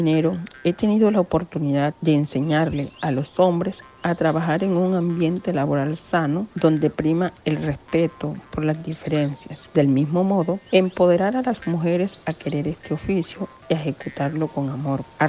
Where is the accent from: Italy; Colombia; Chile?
Colombia; Alto Nuevo, La Guajira; Soy de Alto Nuevo La Guajira, de la comunidad indígena de Guaymarito.